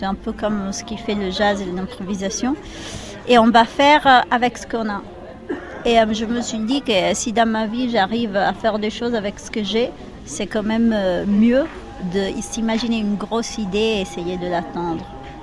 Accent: Tuscany, Italy; Moi, je viens de Toscane.

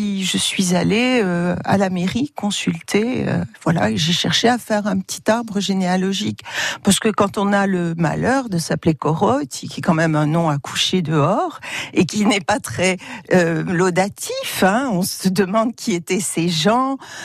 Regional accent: Ajaccio, Corsica, France; born there; Sur mon papier d'identité, je suis née à Sartène, Marie. Mais en réalité, je suis née à Ajaccio.

